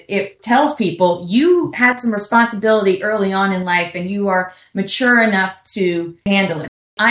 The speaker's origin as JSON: {"language": "English", "region": "Virginia", "country": "United States", "tie": "born or raised there", "said": "I'm 16th generation on the Eastern Shore of Virginia."}